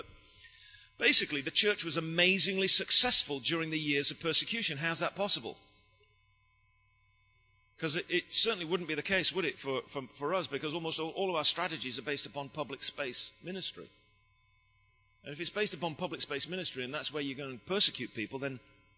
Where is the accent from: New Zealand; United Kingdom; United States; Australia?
United Kingdom; England; as thick-skinned and as idiotic as I am, I'm an Englishman, I wear a bow tie.